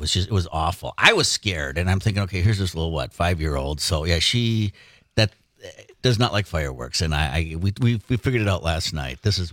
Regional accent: Two Rivers, Wisconsin, United States; But so I grew up in Two Rivers, right? We always had the snow festival, carny rides.

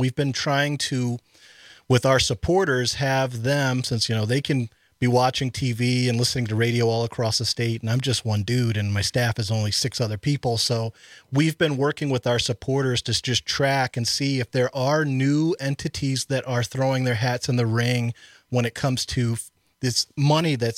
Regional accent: Cleveland, Ohio, United States; born there; Well, I was born in Cleveland, Ohio. So don't hold that against me. I get a lot of people here in Wisconsin apologizing

